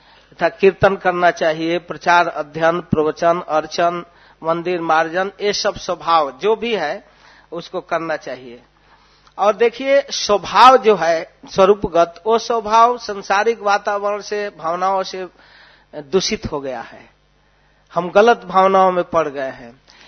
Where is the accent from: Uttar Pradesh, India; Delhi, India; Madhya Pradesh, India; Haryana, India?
Uttar Pradesh, India; Varanasi; मैं भी भोजपुरी बोलने लगा तो और खुश हो गया। आप कहाँ के हो गुरु, कहाँ के हो, मैं हाँ हूँ बनारस के हूँ